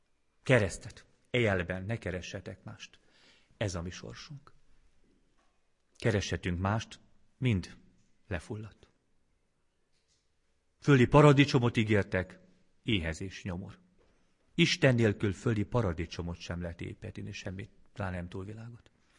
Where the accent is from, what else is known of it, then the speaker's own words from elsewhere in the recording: Hungary; Igenis, mi kedveseim, magyarok vagyunk. És egy csodálatos nemzetbe születtünk bele.